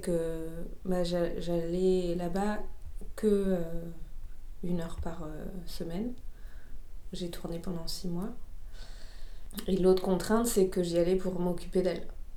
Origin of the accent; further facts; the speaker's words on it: Marseille, Provence-Alpes-Côte d'Azur, France; je suis originaire de Marseille, mais j'ai vécu longtemps en dehors de cette ville. Et voilà, je suis rentrée vivre à Marseille en 2021, il y a 3 ans.